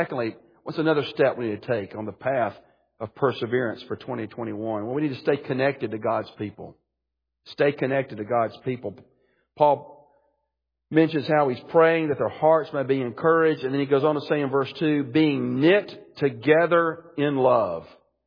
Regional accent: Birmingham, Alabama, United States; and I grew up in Alabama, in Birmingham.

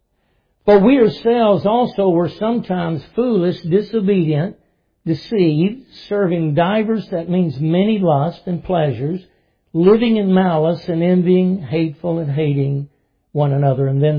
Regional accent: Dayton, Tennessee, United States; right across the mountain from my hometown in Dayton

